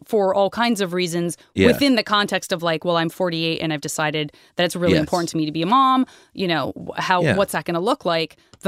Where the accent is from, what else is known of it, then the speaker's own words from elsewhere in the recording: United States; But because I'm American, bear with me.